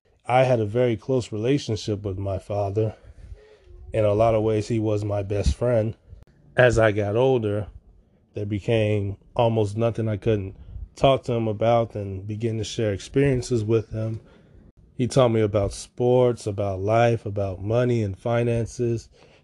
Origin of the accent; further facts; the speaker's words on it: Chicago, Illinois, United States; I'm from Chicago.